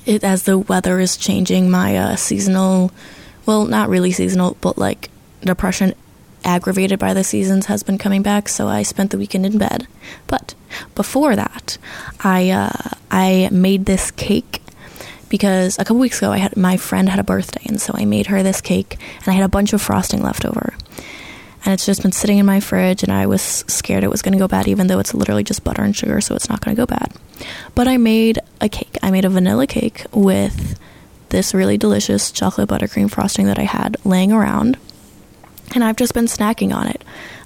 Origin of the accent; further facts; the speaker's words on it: Cleveland, Ohio, United States; I'm from Ohio, which I know everyone hates on, but I kind of love it. I'm from Cleveland, though, so that's the only good part.